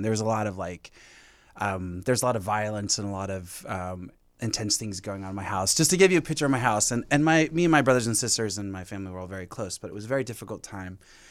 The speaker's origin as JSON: {"language": "English", "town": "Fontana", "region": "California", "country": "United States", "tie": "born or raised there", "said": "I'm from Fontana, California. Okay. And I spent most of my time growing up there."}